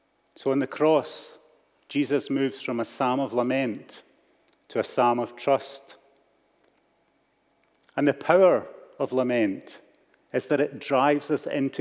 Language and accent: English; Scotland, United Kingdom; Maybe it's too much emotion for us dour Scots, or it's not enough stiff upper lip if you see yourself as a Brit.